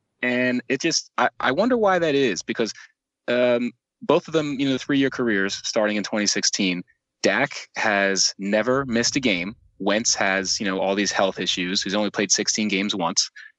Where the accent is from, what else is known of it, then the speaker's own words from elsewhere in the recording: Egg Harbor Township, New Jersey, United States; I'm from Egg Harbor Township, New Jersey.